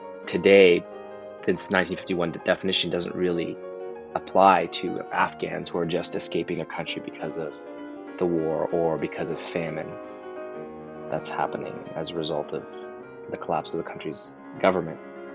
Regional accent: Canada; Yeah, my mother is from the U.S. My father's from Canada. I grew up in Canada. But her side of the family is Japanese-American. My great-grandparents came over from Japan at the beginning of the 20th century.

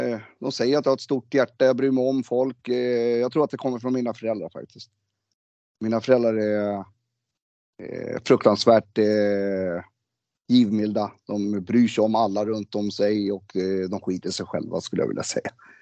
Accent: Sweden; born there; Jag är född i Sverige. Så är det, och det är, jag har ju två sidor. Jag har ju en svensk sida och jag har en palestinsk sida.

